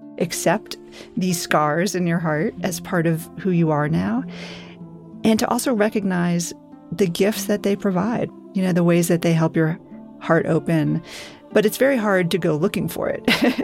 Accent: New York City, New York, United States; I grew up in New York City.

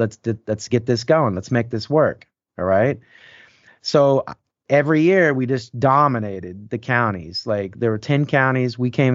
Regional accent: Midwest, United States; accent: country accent; I grew up in the Midwest, in the lower Midwest, so like close to the Oklahoma border. And so in the Oklahoma border, I'm going to do it right now. You can kind of hear this is how we talk.

